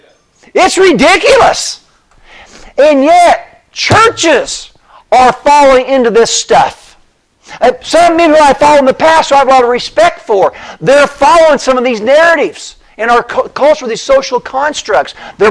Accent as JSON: {"language": "English", "town": "Bone Gap", "region": "Illinois", "country": "United States", "said": "I'm a hick from Bone Gap, from Albion."}